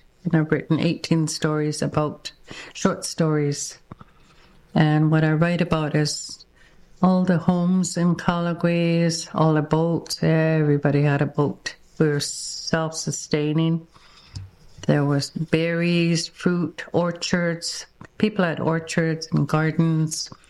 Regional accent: Turner Island, British Columbia, Canada; first language Kwakwala; also born or lived in Alert Bay / Port Hardy; I was born in Alert Bay and then raised for a little bit of time here in Tsakis, Port Rupert. And then my grandparents, then I grew up in Turner Island, and I grew up with them.

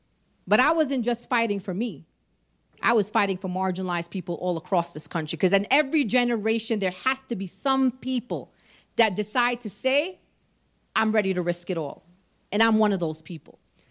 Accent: Brooklyn, New York, United States; I keep telling them I'm from Brooklyn, that's part of it. This is just how we do in Brooklyn. I can't help it. And I happen to also be Palestinian

